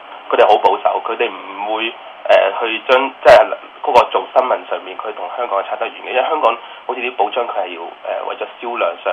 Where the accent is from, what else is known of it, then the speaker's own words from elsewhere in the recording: Macau; 咁只不过就系我哋作为澳门人咧，都希望藉个机会加强一下呢个声音。